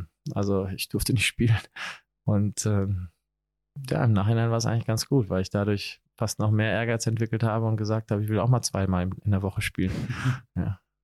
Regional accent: Essen, North Rhine-Westphalia, Germany; Ja. Ich glaube, ich kenne heute immer noch viele Straßen zwischen Duisburg und Dortmund.

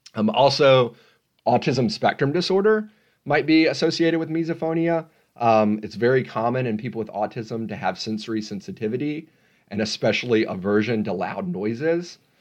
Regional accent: the South, United States; accent: Southern; I think sort of with my Southern accent and the way I've heard it pronounced before, I go with misophonia

